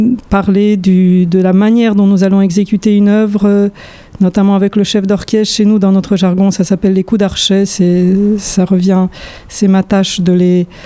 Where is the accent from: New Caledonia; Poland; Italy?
Poland; Warsaw, Masovian Voivodeship; now in France; mon père de Varsovie, ma mère de Budapest. Et j'ai vécu une grande partie de mon enfance à Varsovie.